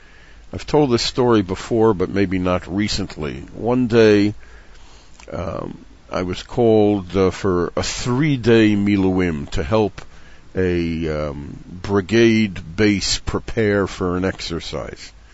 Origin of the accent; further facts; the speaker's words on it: United States; But I grew up in the United States.